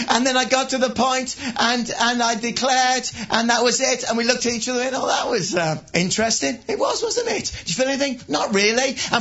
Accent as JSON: {"language": "English", "region": "West Midlands", "country": "United Kingdom", "said": "I may be in the West, but I was from the wilds of Worcestershire where our idols were the money we made, the cars we drove, and the Masonic lodges that we were part"}